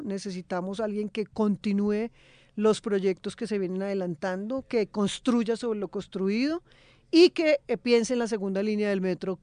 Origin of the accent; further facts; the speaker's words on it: Bogotá, Colombia; Es un tema que a mí me da vergüenza como bogotana, porque yo sí amo Bogotá.